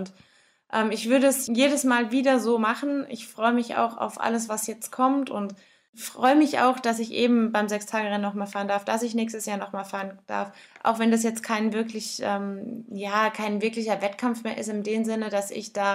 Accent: Dudenhofen, Rhineland-Palatinate, Germany; Dudenhofen ist meine Trainingsbahn gewesen die ganzen letzten Jahre und ist meine Heimat.

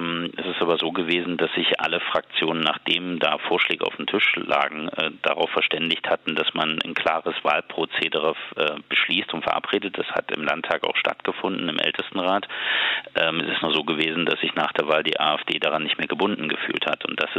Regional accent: Thuringia, Germany; das war schon etwas, was mich als Thüringer wahnsinnig schmerzt

